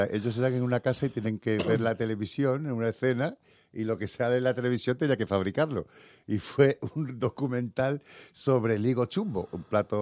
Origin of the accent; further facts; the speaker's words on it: Cádiz, Andalusia, Spain; Mira, yo me recuerdo cuando era pequeño en Cádiz